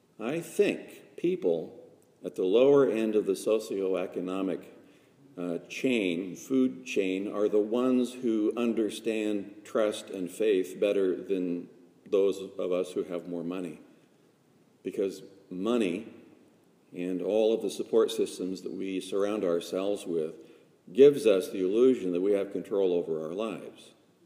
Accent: Oregon, United States; You know, I grew up in Oregon, where there are state parks and federal parks, and there are wilderness areas.

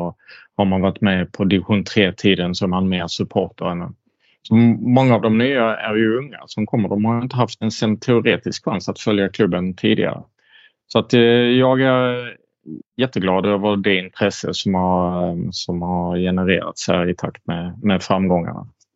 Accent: Sweden; Så Jag kan ju bara svara då som svensk eller som utlänning i Manchester-supportrarnas ögon.

